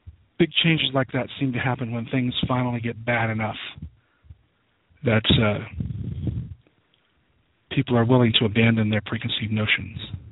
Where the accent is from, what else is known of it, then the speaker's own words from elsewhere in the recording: Ohio, United States; It could happen here in my home state of Ohio.